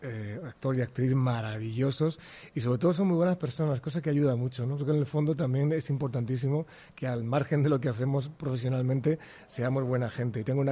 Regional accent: Montilla, Andalusia, Spain; Sabes que soy de aquí de Montilla, muy, muy cerquita, pero en Córdoba, en Andalucía, me siento en casa

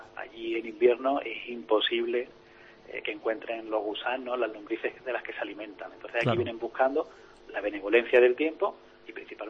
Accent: Málaga, Andalusia, Spain; yo soy de Málaga y salgo a cazar en Málaga, lo que es la provincia de Málaga.

